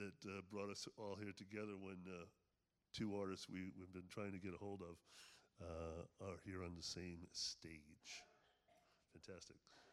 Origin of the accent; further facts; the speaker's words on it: Rhode Island, United States; I remember, I'm from Rhode Island, I remember falling in love with Creative Music One and Reflectivity early on in the mid-70s